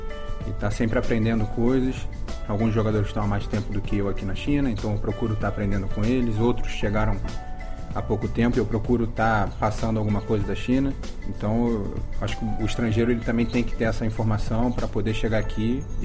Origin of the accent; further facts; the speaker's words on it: Rio de Janeiro, Brazil; Só tinha eu nascido no Rio de Janeiro ali. Então, eu era o único jogador que nasceu no Rio de Janeiro e estava jogando a final no lugar onde eu fui torcedor durante anos. Então, eu ia para o Maracanã andando para assistir jogo.